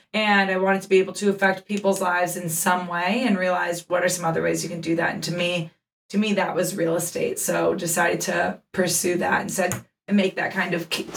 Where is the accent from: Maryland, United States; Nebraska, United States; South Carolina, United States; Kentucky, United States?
Maryland, United States; Baltimore; And being born and raised in Baltimore